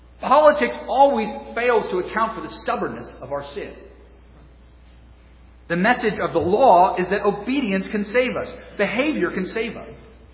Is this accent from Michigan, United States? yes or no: no; California, United States; now in Virginia, United States